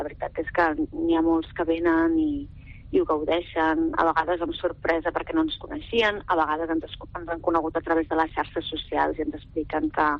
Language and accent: Catalan; Barcelona, Catalonia, Spain; Perquè jo soc gracienca. Jo soc gracienca i sempre, bueno, és el meu barri, m'agrada molt, me l'estimo molt